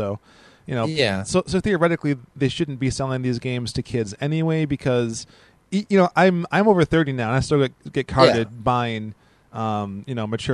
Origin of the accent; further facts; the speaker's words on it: Wisconsin, United States; Yeah, we are from Wisconsin, so it was a huge hunting culture.